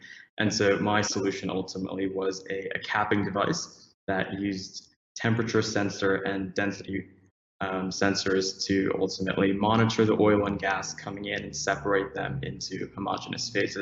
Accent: Kuala Lumpur, Federal Territory of Kuala Lumpur, Malaysia; now in United States; my family and I moved from Kuala Lumpur, Malaysia in 2008, and essentially just seeing the devastation in our backyard, the Gulf of Mexico, because we live around 30 minutes from there

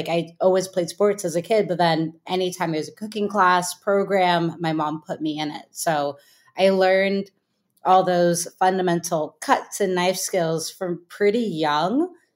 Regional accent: California, United States; I grew up in the Bay, and there was a cooking camp.

